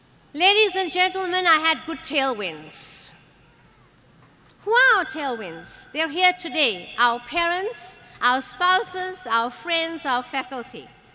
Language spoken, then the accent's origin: English; South Africa; I speak to you today as a South African, as an African, as a person of a black origin, as a person of a black person in race-conscious South Africa.